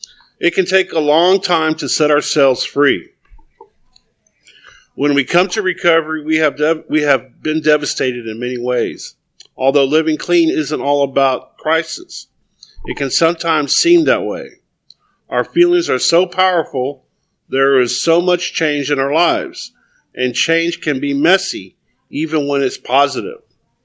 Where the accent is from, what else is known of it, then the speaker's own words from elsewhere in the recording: McAllen, Texas, United States; And I am from McAllen, Texas, originally, born and raised.